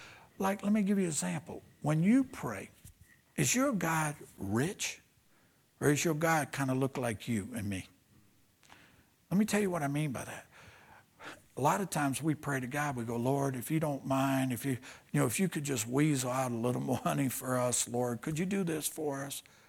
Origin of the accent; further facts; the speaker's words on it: New Orleans, Louisiana, United States; I'm from New Orleans, by the way.